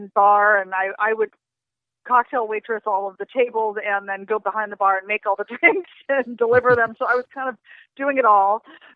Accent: Honolulu, Hawaii, United States; also born or lived in San Francisco; I grew up in Honolulu, Hawaii. I started out in the industry, cocktail waitressing in Waikiki

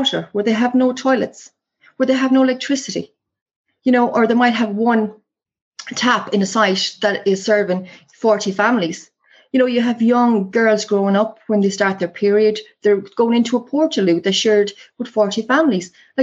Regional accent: Ireland; You know, after we fought for our freedom as Irish people, after we said that the Republic was going to cherish all its children

